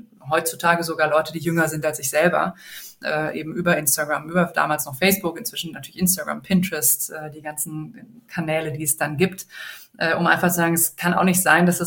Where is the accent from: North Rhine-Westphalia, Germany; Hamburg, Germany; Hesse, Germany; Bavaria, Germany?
North Rhine-Westphalia, Germany; Bonn; now in Berlin, Germany; wir kommen beide aus Bonn